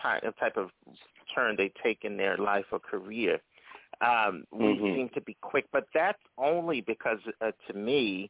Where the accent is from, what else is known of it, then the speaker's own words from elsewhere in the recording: Philadelphia, Pennsylvania, United States; growing up in Philadelphia, I grew up in North Philadelphia.